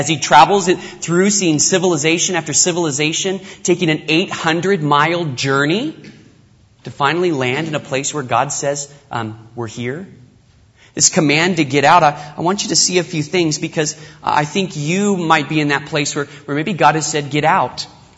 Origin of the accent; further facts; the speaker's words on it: United States; born there; be here in the United States, understand my home country, being born here